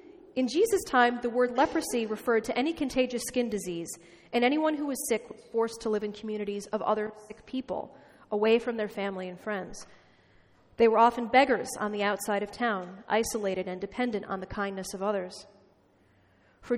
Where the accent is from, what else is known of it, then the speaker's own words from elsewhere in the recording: Midwest, United States; That was weird for me as a Midwesterner.